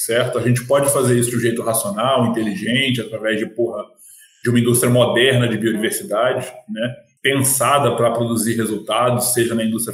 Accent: Southeast, Brazil; nós que somos do Sudeste, que somos de uma parte mais desenvolvida do Brasil

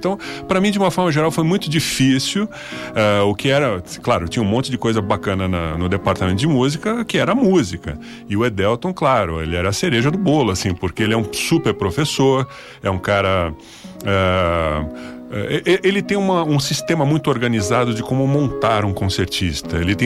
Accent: Jundiaí, São Paulo, Brazil; now in São Paulo, Brazil; Eu cresci em Jundiaí, que não é uma cidade muito distante de São Paulo, mas lá eu tinha um modo de vida muito diferente, né?

